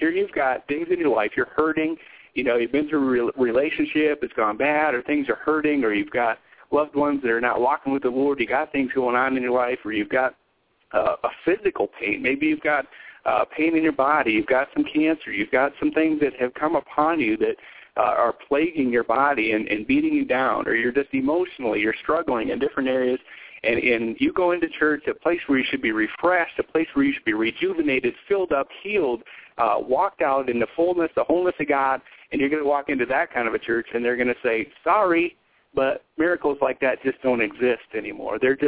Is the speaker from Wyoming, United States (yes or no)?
yes; Wyoming, United States; I'm from Wyoming, and this place was rural, the kind of place where you could be for an hour and never see a car, a person, anything.